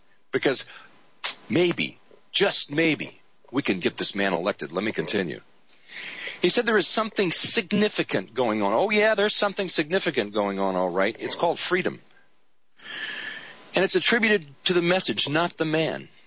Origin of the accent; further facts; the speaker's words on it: United States; my question to us as an American people, to us that we've allowed this to happen, is what has this country become?